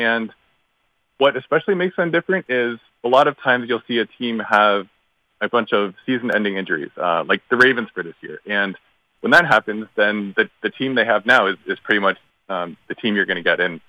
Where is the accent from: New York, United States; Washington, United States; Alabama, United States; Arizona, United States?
Washington, United States; Seattle; I'm from Seattle, so watched every Seahawks game